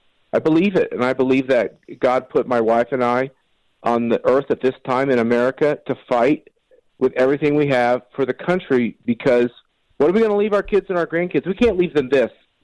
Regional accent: Wichita, Kansas, United States; my hometown in Wichita, Kansas

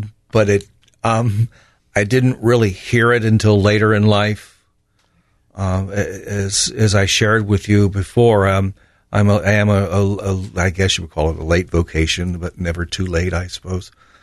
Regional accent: Delaware, Ohio, United States; Yes, born and raised in Delaware, Ohio, wonderful little town. That was back before it was considered to be a suburb of Columbus.

